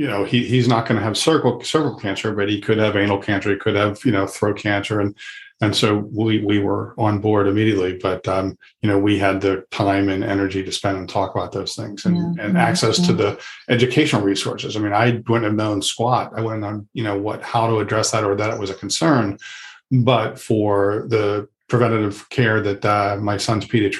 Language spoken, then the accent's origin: English; Atlantic City, New Jersey, United States; I grew up in Atlantic City, New Jersey. So I was close to Philadelphia.